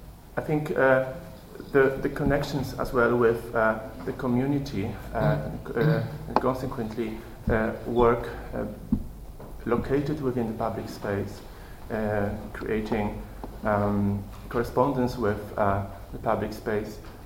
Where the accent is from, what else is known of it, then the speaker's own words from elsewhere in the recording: Krakow, Lesser Poland, Poland; English is a second language; moved away as an adult; now in Graz, Austria; Originally, I came from Krakow, from Poland